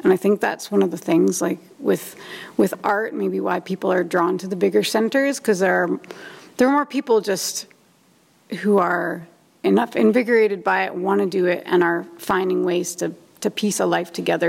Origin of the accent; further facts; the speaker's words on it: Cranbrook, British Columbia, Canada; also born or lived in Vancouver; I wasn't born in Cranbrook. I was born in Vancouver, actually, but I went to school here. I went to St. Mary's and then through to high school at Mount Baker